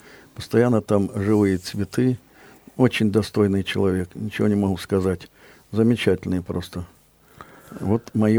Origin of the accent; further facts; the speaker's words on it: Ukraine; Кроме того, я ведь тоже с Украины